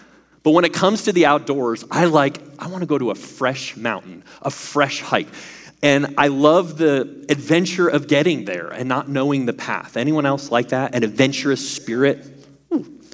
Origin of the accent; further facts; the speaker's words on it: New England, United States; Anyway, can you tell I'm from the East Coast, kind of snooty New England background?